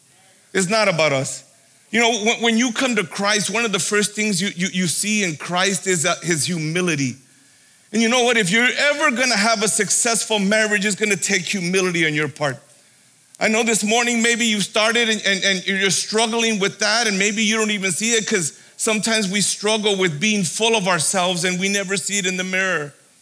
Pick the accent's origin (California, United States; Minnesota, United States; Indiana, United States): California, United States; Indio; I'm from Indio, California.